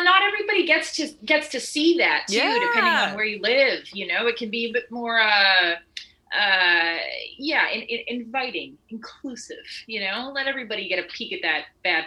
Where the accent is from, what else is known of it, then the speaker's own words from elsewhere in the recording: Edmonton, Alberta, Canada; Like I was raised in Edmonton, so I'm not like, you know, some I'm not some fancy city gal.